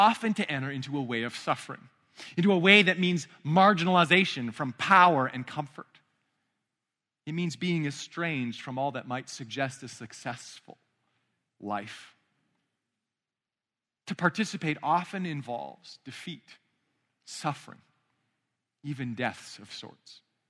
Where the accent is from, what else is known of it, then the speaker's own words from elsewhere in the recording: Pacific Northwest, United States; And I'm from the Pacific Northwest, so I feel the pull of moving to the Pacific Northwest.